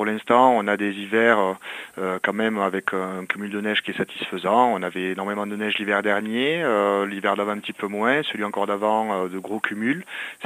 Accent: Pyrenees, France; On a un début de saison qui a été un petit peu tardif chez nous en Pyrénées, avec des chutes de neige qui sont venues en abondance au mois de janvier.

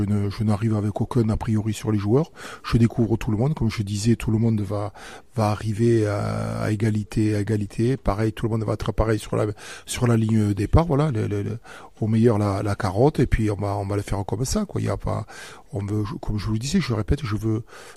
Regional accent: Ginestas, Occitanie, France; je suis Narbonnais parce que je suis d'un village à côté. Je suis de Ginestas, pour tout vous dire.

